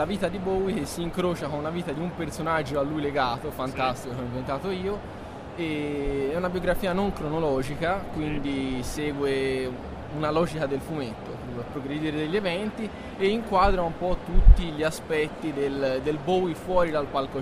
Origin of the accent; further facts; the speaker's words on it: Florence, Tuscany, Italy; sull'alluvione di Firenze, essendo io fiorentino